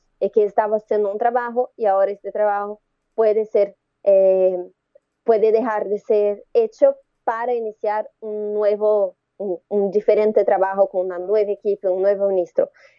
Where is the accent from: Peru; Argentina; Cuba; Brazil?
Brazil; Spanish is a second language; nosotros como brasileños, como periodistas